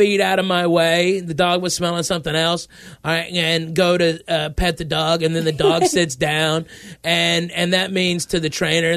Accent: Arkansas, United States; also born or lived in Tennessee; I was born in Tennessee and raised in Arkansas, so I'm related to me.

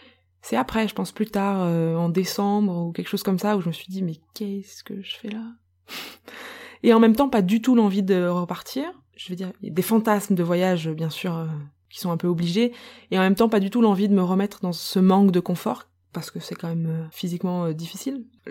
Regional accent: Nouvelle-Aquitaine, France; jusqu'à là d'où je viens en France, donc en Dordogne

